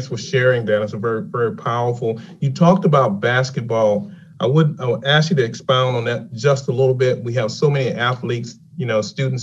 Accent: Ivanhoe, North Carolina, United States; That sounds exactly how I grew up in Ivanhoe, North Carolina.

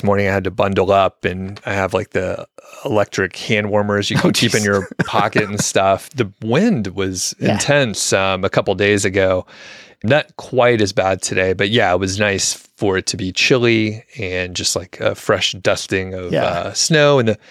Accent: the South, United States; Some other people from the South, like I'm originally from the South

